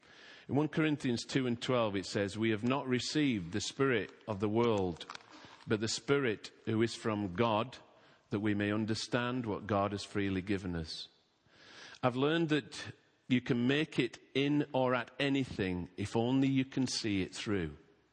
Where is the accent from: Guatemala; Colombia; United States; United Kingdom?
United Kingdom; England; I'm English and I'm a Welsh rugby fan.